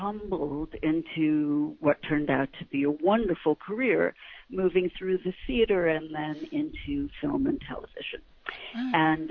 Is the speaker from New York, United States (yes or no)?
yes; New York, United States; I grew up in New York.